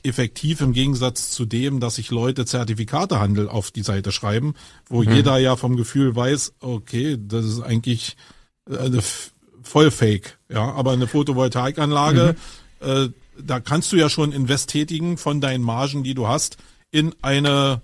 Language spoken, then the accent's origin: German; Berlin, Germany; Nun komme ich aus Berlin.